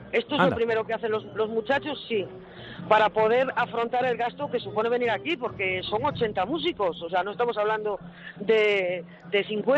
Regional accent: Galicia, Spain; now in Illescas, Spain; yo soy gallega, aunque viva en Illescas

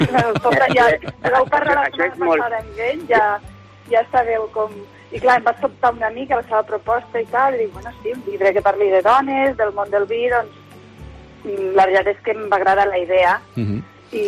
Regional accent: Lleida, Catalonia, Spain; also born or lived in Tarragona; jo de fet soc de Lleida, vale? M'he nascut a Tarragona, però als 5 anys vam venir a viure aquí a Lleida i sempre he estat molt en contacte amb el món de la pagesia.

